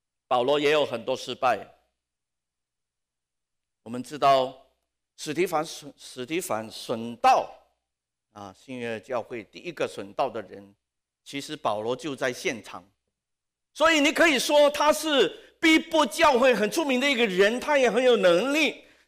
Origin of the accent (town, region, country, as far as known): Hong Kong; born or raised there